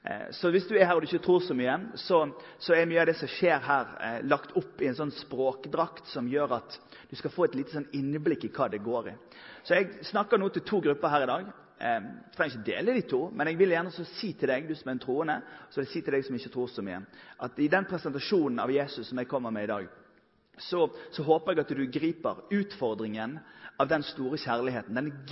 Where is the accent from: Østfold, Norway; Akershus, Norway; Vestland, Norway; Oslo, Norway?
Vestland, Norway; Bergen; Ja, men altså, hør, jeg trenger ikke det for selvtilliten min, for jeg er bergenser.